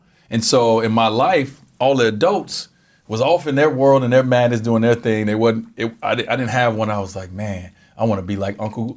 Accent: Chicago, Illinois, United States; I grew up in Chicago, WGN News.

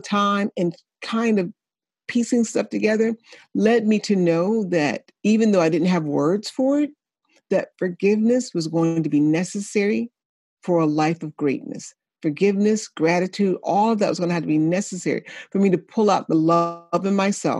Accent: Chicago, Illinois, United States; I grew up born on the South Side of Chicago and had grew up into poverty and had some bouts of homelessness

